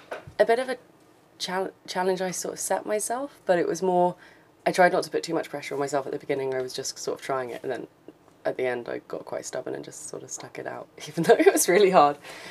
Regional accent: Cambridge, East of England, United Kingdom; now in Edinburgh, United Kingdom; Near Cambridge, sort of Cambridge, Bedford area, so quite close to London. Yeah, I don't sound very Scottish at all.

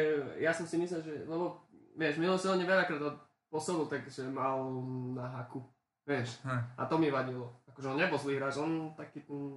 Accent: Spiš, Slovakia; Sme Spišiaci, no tak môžem jednu otázku ku Spišskej.

